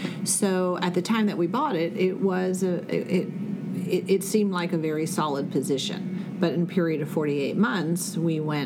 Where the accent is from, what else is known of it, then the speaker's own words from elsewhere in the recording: Midwest, United States; I grew up in the Midwest, so I was very familiar with it.